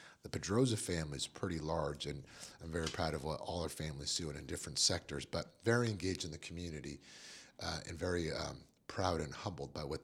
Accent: Napa, California, United States; very proud to say born and raised in Napa.

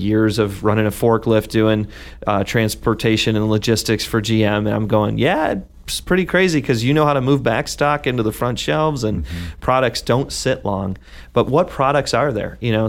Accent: Cleveland, Ohio, United States; now in Buffalo, United States; because I'm from Cleveland, which got the award for being the poorest city in America that year.

